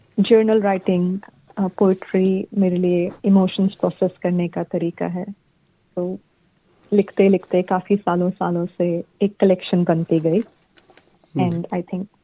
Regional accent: India; मैं बहुत proud Indian हूँ। इंडिया से मेरी पहली पहचान है। मेरा एक्सेंट, मेरा स्किन कलर ही नहीं, मेरा वैल्यू सिस्टम सबसे पहले, कि मैं दुनिया के किसी भी कोने में रहूं, मेरी पहचान भारतीय है।

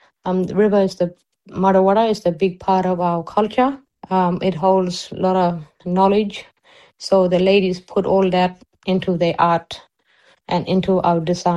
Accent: Western Australia, Australia; I'm a Koonindi Wamajari Maru woman, and we're here in the center of Kimberley.

